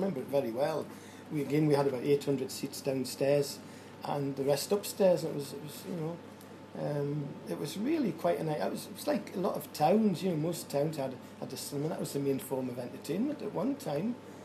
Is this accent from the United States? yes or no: no; Newcastle upon Tyne, North East England, United Kingdom; I know when I first came from Newcastle, I was trained at Newcastle, you might guess by my accent, I don't know.